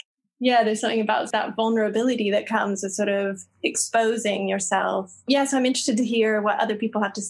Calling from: Glasgow, Scotland, United Kingdom; So I'm calling from Glasgow, which is funny. Yeah. So Chandradas and I are sort of, we've switched. So I'm the North American in Scotland and Chandradas is the Scottish person in North America.

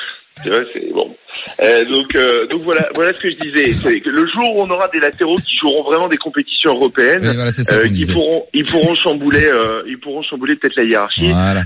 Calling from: Hauts-de-France, France; Je viens du Nord, je suis dans le Nord.

